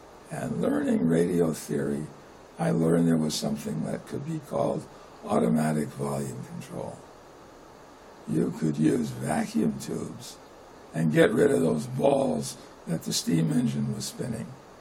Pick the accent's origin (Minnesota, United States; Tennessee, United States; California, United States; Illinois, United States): California, United States; also born or lived in New York City, United States; I was born in New York City. My parents were secular Jews. Came the Depression. Dad thought there might be a future in California. So I spent 8.5 years in California getting my education, becoming a sort of a California kid.